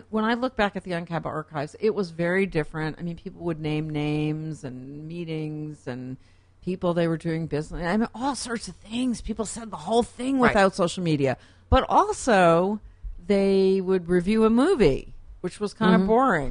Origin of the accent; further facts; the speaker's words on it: New Haven, Connecticut, United States; also born or lived in Providence; I grew up in New Haven. I was born in New Haven, Connecticut.